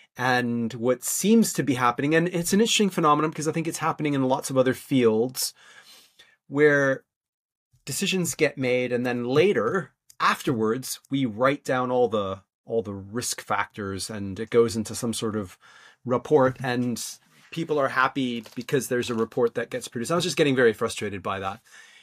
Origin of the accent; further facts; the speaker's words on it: Canada; now in London, United Kingdom; I'm based in London, although I'm Canadian by where I grew up.